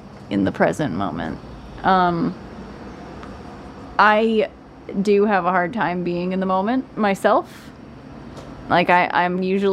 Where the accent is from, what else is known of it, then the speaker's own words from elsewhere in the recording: California, United States; moved away as an adult; Okay, so I grew up in California, and they're not legal there. So I didn't actually come into contact with a ferret until I was an adult and moved out of California.